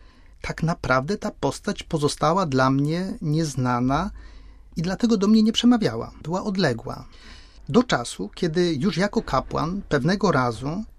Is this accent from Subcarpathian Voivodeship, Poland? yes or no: no; Lesser Poland, Poland; born there; urodziłem się niedaleko Podegrodzia